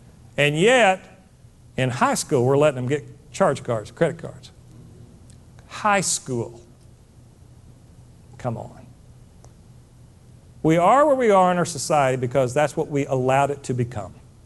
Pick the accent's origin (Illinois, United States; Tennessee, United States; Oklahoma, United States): Oklahoma, United States; You know, folks, I grew up in Oklahoma